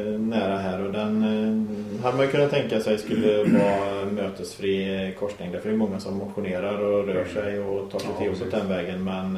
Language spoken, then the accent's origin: Swedish; Lidköping, Västra Götaland County, Sweden; Jag kommer ju från Lidköping från början. Ja. Jag kom hit när jag började gymnasiet.